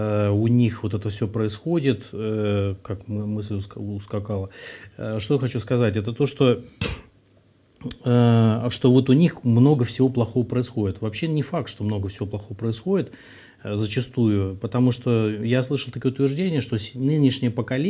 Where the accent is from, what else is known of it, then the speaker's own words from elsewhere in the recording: Kirovsk, Leningrad Oblast, Russia; я родом из Кировска, всем, кто кировчане, мало ли смотрят, всем привет, Ленинградская область.